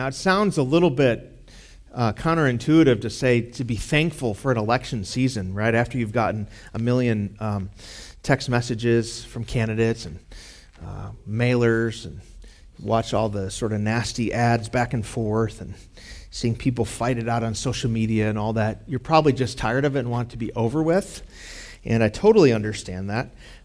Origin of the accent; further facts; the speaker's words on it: Chicago, Illinois, United States; also born or lived in Nashville, United States; now in Fort Worth, United States; We moved here a couple years ago from Nashville to Fort Worth, and I'm from Chicago originally.